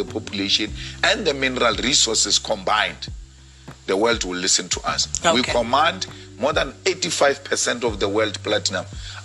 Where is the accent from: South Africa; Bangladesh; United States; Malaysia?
South Africa; Limpopo; I come from Limpopo. And every time I get an opportunity, I go home. I've got no intention, none whatsoever, to relocate my home into Gauteng.